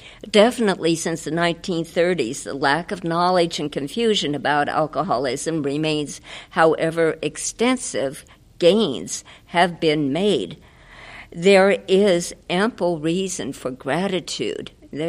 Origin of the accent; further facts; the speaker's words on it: Galt, California, United States; I am an alcoholic from Galt, California. That's about 25 miles south of Sacramento.